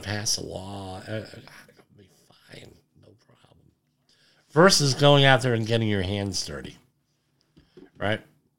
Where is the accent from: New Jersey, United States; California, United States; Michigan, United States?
New Jersey, United States; Woodbridge; If you're from my hometown of Woodbridge, New Jersey, from Superstorm Sandy, they condemned a lot of areas